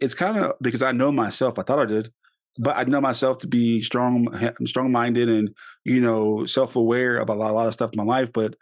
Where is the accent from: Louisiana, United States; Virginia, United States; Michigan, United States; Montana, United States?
Louisiana, United States; And you know, we're from Louisiana, so we're big on superstition and intuition and stuff like that.